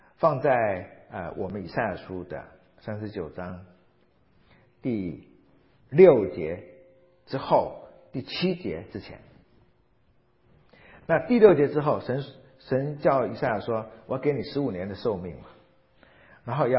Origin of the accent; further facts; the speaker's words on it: China; 所以我们对于死亡的事情通常我们中国人是避而不谈的